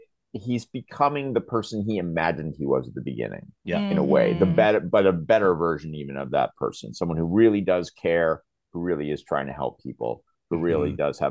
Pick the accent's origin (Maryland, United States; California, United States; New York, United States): California, United States; San Francisco; I grew up in San Francisco. There's a place called the Cliff House.